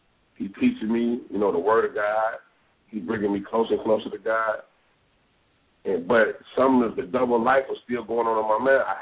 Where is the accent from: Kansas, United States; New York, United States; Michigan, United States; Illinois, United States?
Illinois, United States; Maywood; Well, first, I'm from a little town called Maywood. It's not too far away from Chicago, but I grew up in Maywood.